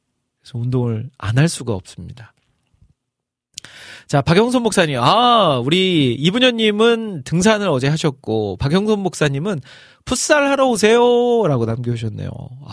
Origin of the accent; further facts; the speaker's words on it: Iksan, North Jeolla, South Korea; 여러분들 저희 고향 익산이거든요.